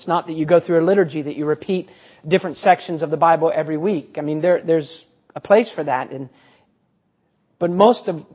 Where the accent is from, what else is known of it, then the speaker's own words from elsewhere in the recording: Ohio, United States; we don't have many snows down here, but I had a lot of snow growing up in Ohio.